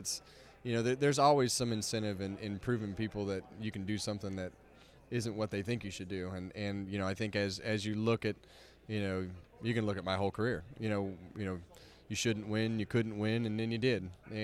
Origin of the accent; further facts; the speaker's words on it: Bakersfield, California, United States; growing up in Bakersfield, it was a racing town and always had a lot of support there.